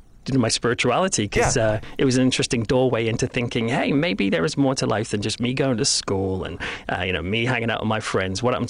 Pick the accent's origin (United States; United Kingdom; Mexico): United Kingdom; Chester-le-Street, North East England; I'm from Chester Street.